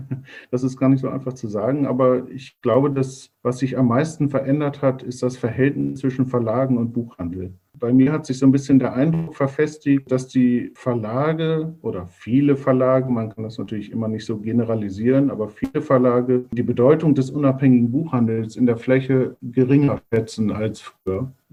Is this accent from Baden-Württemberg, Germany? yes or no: no; Leer, Lower Saxony, Germany; Ausbildung gemacht zum Sortimentsbuchhändler in meiner Heimatstadt Leer